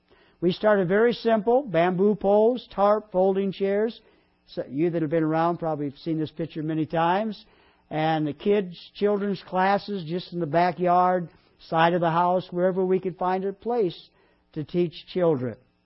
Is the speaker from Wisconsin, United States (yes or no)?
no; Detroit, Michigan, United States; now in Philippines; And I'm from Detroit, Michigan, and sometimes I'll tell you the truth, I feel safer in the Philippines than I did in Detroit, Michigan.